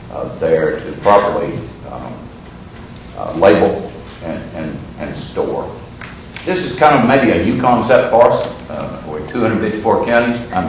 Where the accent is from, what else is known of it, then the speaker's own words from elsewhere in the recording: Texas, United States; I'm from East Texas.